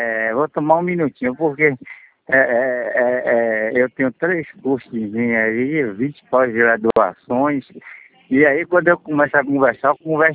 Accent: Barreiras, Bahia, Brazil; sou de Barreiras, Bahia

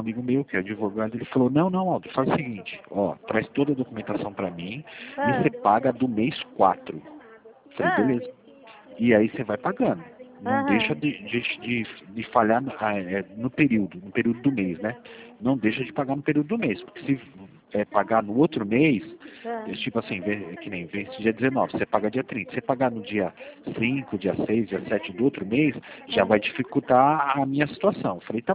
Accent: Araçatuba, São Paulo, Brazil; born there; Na realidade, eu nasci no interior de São Paulo também. Eu sou de Araçatuba.

